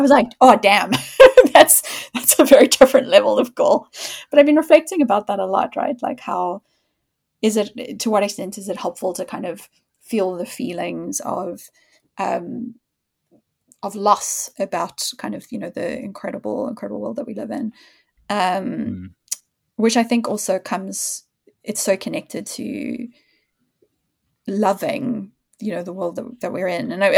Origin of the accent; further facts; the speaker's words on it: South Africa; now in London, United Kingdom; I think we were so lucky, both of us growing up in South Africa, being so exposed to actual wild spaces